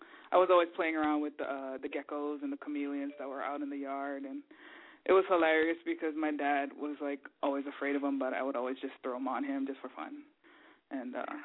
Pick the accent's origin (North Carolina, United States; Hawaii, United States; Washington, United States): Hawaii, United States; I was born and raised in Hawaii, and actually snakes are prohibited there.